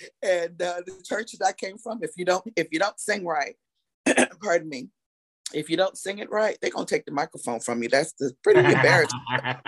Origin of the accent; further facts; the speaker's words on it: New York, United States; now in Knoxville, United States; So I'm from New York, but I now live in Knoxville. Knoxville is my home.